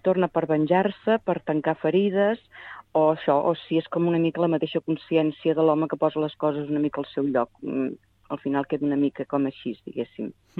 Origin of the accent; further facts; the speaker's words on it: Barcelona, Catalonia, Spain; de Barcelona també, d'aquí on soc, bueno, del Fort, d'on soc, d'on visc des de fa molts anys aquí al Fort Pienc, també és veritat que també hi he arrelat bastant